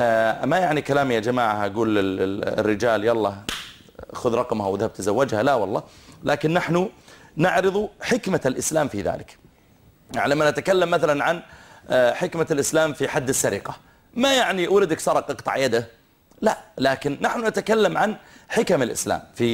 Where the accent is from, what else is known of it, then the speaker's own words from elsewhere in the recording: Saudi Arabia; نحن عندنا في السعودية، طبعا هي تختلف باختلاف العادات والتقاليد في البلدان